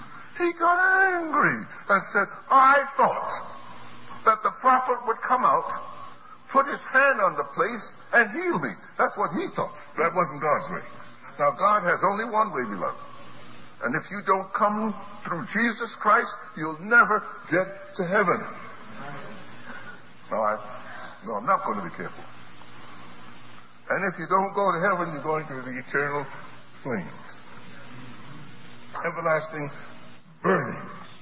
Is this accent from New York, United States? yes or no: yes; New York City, New York, United States; We grew up together in New York City, and I knew him before I went to kindergarten.